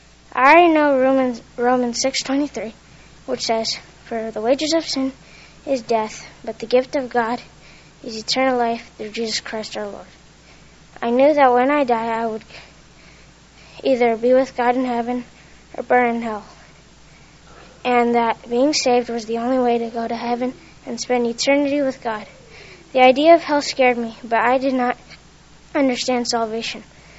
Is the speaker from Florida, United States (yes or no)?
yes; Clermont, Florida, United States; born there; I was born in Claremont, Florida, and raised in Open Door Baptist Church since I was a baby.